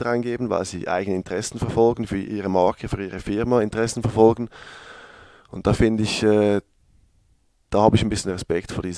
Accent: Switzerland; accent: Swiss German; ich weiß nicht, ob der meinen Schweizer Dialekt so gut versteht

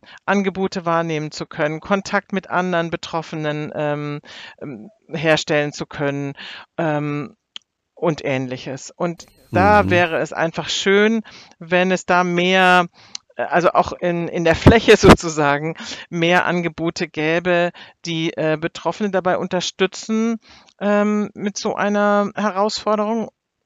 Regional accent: Hamburg, Germany; Ich komme ja aus Hamburg

